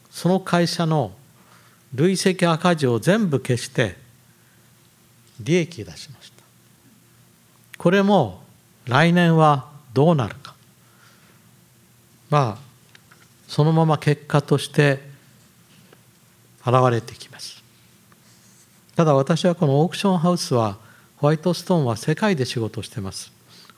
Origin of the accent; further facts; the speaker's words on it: Fukuoka, Japan; まあこの地元の博多もね